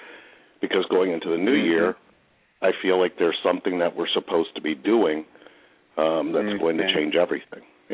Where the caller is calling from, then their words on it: Cincinnati, Ohio, United States; I'm calling from Cincinnati.